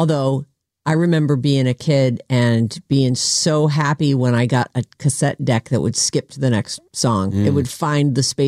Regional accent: Boston, Massachusetts, United States; I know. Well, I grew up in Boston.

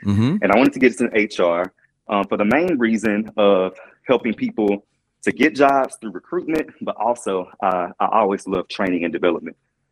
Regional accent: Texas, United States; it kind of just stemmed from growing up in Pleasant Grove and Oak Cliff and being in an under-resourced community

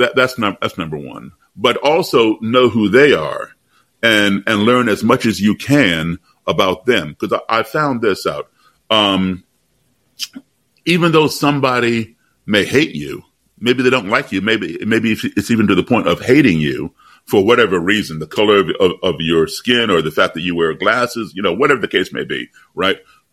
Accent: Chicago, Illinois, United States; born there; I was born in Chicago.

